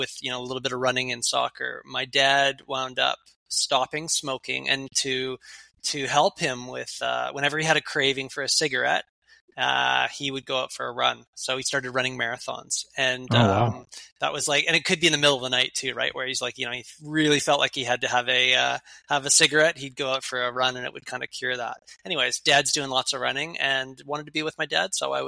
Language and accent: English; Canada; growing up in Canada, most Canadians they grow up in the sport of hockey, right? Like that's kind of our national sport. But we were a working class blue collar family.